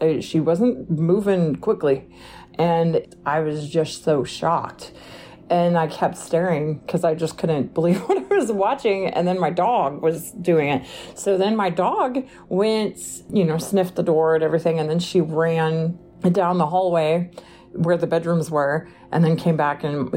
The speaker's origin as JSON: {"language": "English", "region": "Oklahoma", "country": "United States", "said": "I'm from Oklahoma, and I had recently been just talking about places I'd lived and things I've seen with my kiddos who are teenagers"}